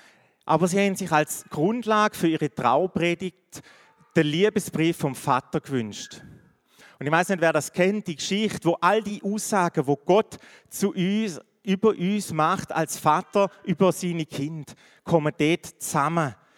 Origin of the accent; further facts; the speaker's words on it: Switzerland; das ist als Schweizer schon schwierig genug oder als Muttersprachler.